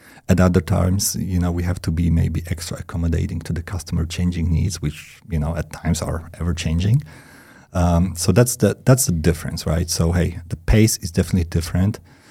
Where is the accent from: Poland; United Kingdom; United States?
Poland; South Poland; accent: Polish; English is a second language; also born or lived in Krakow; So my accent comes from Poland. Okay. I was born and raised in Poland, South Poland, actually, near the border with Czech Republic.